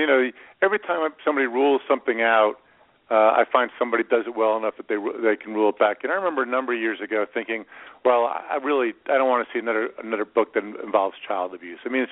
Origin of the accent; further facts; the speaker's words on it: New Jersey, United States; I compare it to driving from my hometown of New Jersey out to Seattle or L.A., out to L.A.